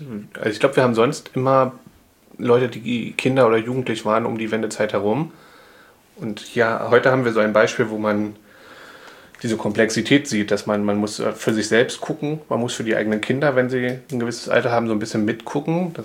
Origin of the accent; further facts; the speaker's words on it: Hellersdorf, Berlin, Germany; wo ich herkomme, in Hellersdorf, ist auch so ein Center gewachsen